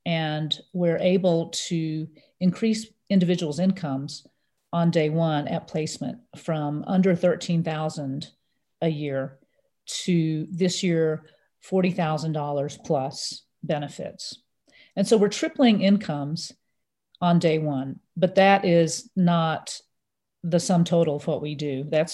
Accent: Mississippi, United States; Another interesting part of my family is that we grew up in Mississippi. My parents moved us to a small college town where they were on the faculty.

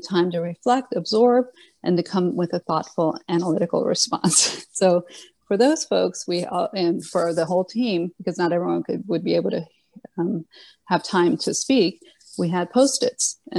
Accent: Washington, District of Columbia, United States; I grew up in Washington, D.C., so I'm used to all different colors, all different backgrounds, all different languages, all different races.

